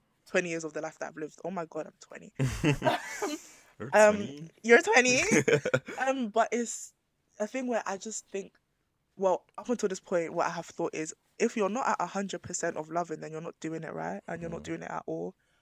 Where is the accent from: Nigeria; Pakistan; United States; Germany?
Nigeria; even like Nigeria, I'm Nigerian, you're Nigerian